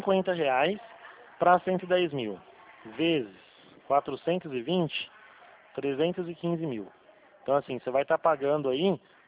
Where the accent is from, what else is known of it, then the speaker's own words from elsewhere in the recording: Presidente Prudente, São Paulo, Brazil; Eu sou do estado de São Paulo, região de Presidente Prudente.